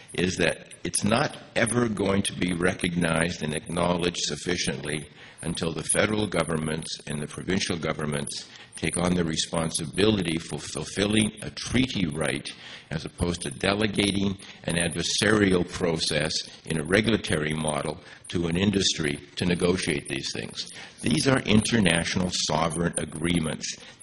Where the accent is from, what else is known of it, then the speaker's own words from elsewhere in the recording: Alberta, Canada; I come from Alberta, and I live in a petroculture